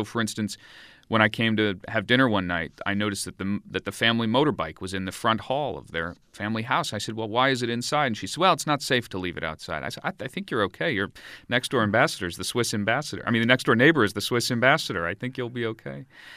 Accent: United States; that felt, for me as an American, that felt kind of familiar

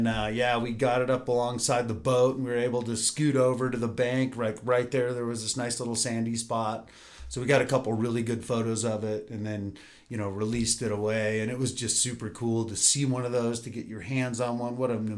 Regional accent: Bend, Oregon, United States; you know, I grew up in Bend, and I, you know, worked on the Deschutes, and I was down in the Dalles a lot

